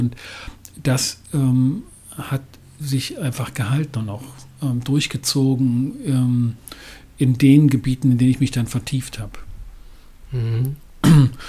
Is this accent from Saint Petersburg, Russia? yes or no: no; Moscow, Russia; weil ich biografisch sozusagen meine Kindheit in Moskau verbracht habe, ein Teil jedenfalls davon